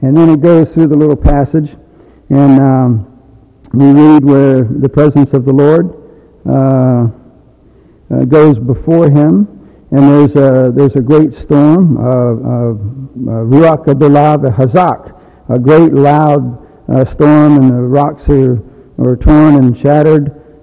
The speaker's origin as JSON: {"language": "English", "country": "South Africa", "said": "I know she's not English, but I'm South African. But it's the English part of South Africa, I think."}